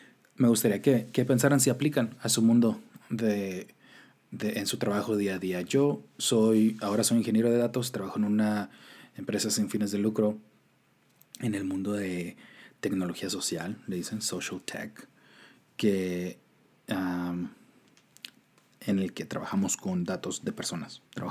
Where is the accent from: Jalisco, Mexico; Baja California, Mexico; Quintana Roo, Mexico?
Baja California, Mexico; Tijuana; Yo crecí en Tijuana, yo no nací en Tijuana.